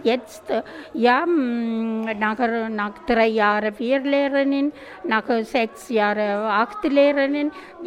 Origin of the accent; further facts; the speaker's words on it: Sri Lanka; German is a second language; now in Switzerland; Ja, das ist in der Schweiz, weil unser Land ist Sri Lanka, aber trotzdem, wir brauchen unsere Muttersprache.